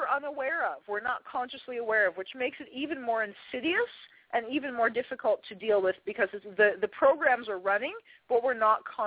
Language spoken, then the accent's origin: English; United States; I'm based in Western Washington, so I'm an American.